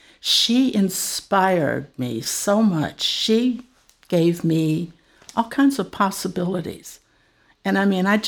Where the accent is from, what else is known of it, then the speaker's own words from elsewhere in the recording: Chicago, Illinois, United States; No, I grew up in Chicago.